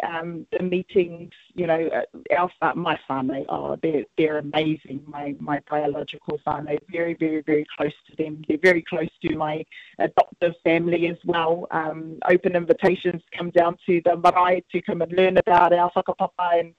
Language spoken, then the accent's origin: English; United States; So I grew up in the United States while my dad was doing his doctorate over there.